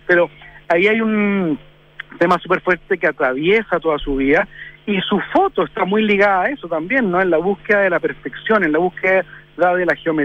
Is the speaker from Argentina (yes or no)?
no; Chile; vengo de Chile, un país pequeño donde cualquier ciudadano hoy puede hablar y decir lo que piensa libremente.